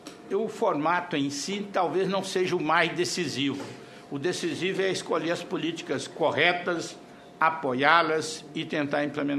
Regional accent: Minas Gerais, Brazil; born there; Lá no interior de Minas, onde eu nasci, não tinha morango.

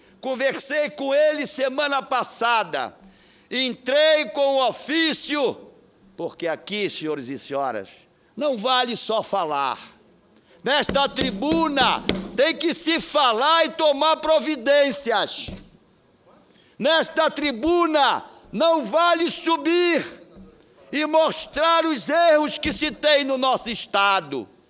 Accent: Pará, Brazil; a juventude sadia deste país e do meu estado. Precisamos, no estado do Pará, paraense

